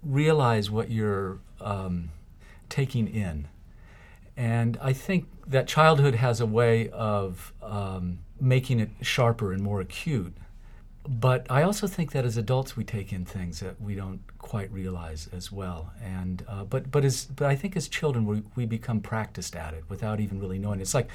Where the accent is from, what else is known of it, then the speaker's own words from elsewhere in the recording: Phoenix, Arizona, United States; I grew up in Phoenix, Arizona, and in a household where there weren't many books, hardly any books at all, but reading was encouraged.